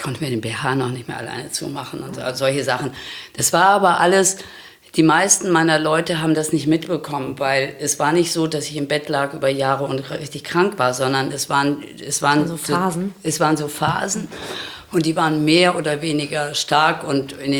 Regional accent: North Rhine-Westphalia, Germany; Also ich bin im Sauerland groß geworden. Und das Sauerland ist genau so, wie es klingt. Wirklich schrecklich.

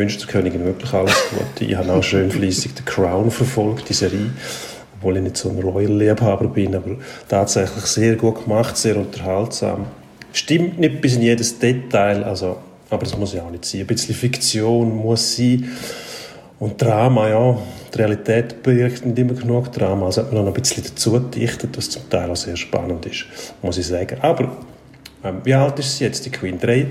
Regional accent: Switzerland

